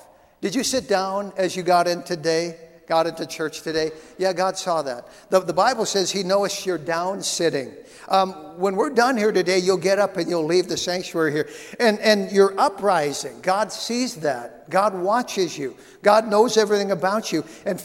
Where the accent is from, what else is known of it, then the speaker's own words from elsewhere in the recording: Grand Forks, North Dakota, United States; born there; he was born in Grand Forks, and I was born in Grand Forks. He was born at St. Michael's Hospital. I was born at St. Michael's Hospital.